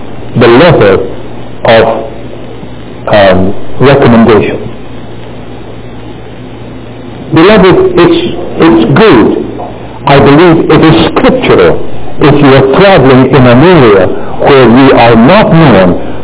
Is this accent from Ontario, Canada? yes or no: yes; Burlington, Ontario, Canada; I come from Burlington, and there is an assembly in Oakville and several in Hamilton and down the peninsula.